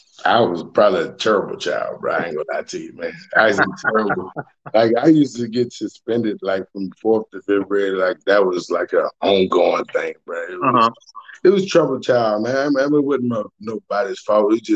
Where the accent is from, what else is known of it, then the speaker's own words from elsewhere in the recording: Bowman, South Carolina, United States; Born and raised in Bowman. My mother, she's from Atlanta. They actually moved back. They moved to South Carolina back in the early 80s, like 81 or so.